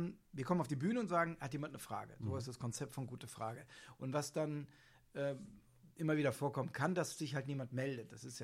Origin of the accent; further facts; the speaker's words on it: Rhineland-Palatinate, Germany; born there; Ich bin in der Pfalz geboren. Mein Vater ist Pfälzer und meine gesamte Familie, also der Große, lebt noch in der Pfalz.